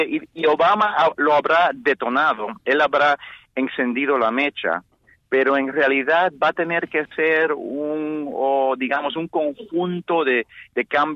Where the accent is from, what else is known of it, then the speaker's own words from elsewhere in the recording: Cuba; born there; yo nací en Cuba, crecí en una familia muy cubana.